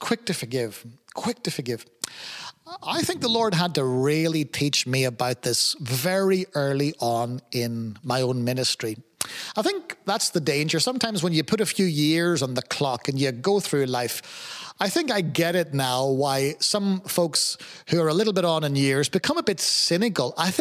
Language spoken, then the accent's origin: English; Ireland; And of course, being Irish, I liked them.